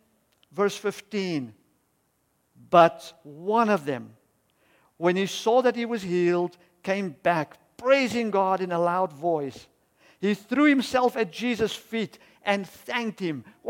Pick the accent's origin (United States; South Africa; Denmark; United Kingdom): South Africa; The first story happened in South Africa, my home country